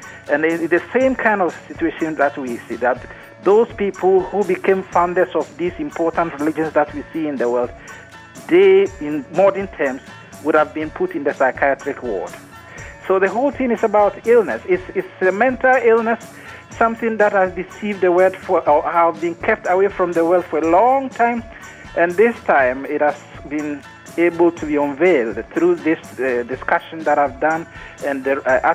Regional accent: Ghana; also born or lived in England; now in Sweden; I live in Sweden. Originally, I come from Ghana, but I live in Sweden for about 20 years.

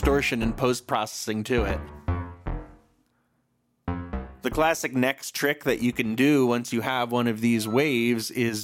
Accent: New York, United States; So I grew up in New York listening to WFMU.

